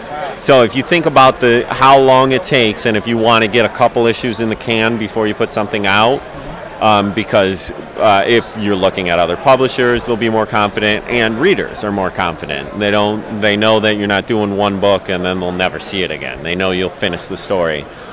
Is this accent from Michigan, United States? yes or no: yes; Detroit, Michigan, United States; now in San Diego, United States; I'm originally from San Diego, or I live in San Diego, excuse me. I'm originally from Detroit, so I have kind of connections all through the U.S.